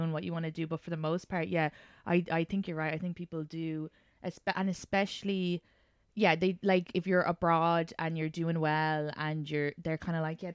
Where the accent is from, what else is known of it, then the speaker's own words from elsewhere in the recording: Kildare, Ireland; Like I grew up in Kildare and I never really was into trad music